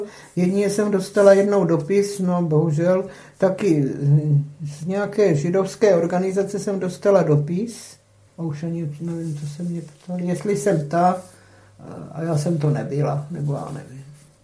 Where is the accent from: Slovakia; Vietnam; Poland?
Poland; To teď se s Polákama nedomluvíte, že jo? Obě je mi platný, že jsem Polka, když neumím slovo.